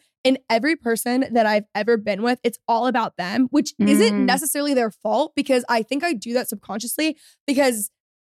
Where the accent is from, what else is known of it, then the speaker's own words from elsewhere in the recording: Texas, United States; I am a Texan through and through. And I'm a Texas girl.